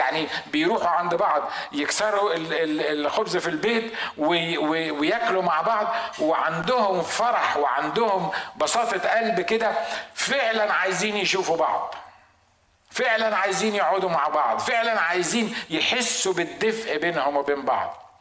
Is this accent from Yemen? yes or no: no; Egypt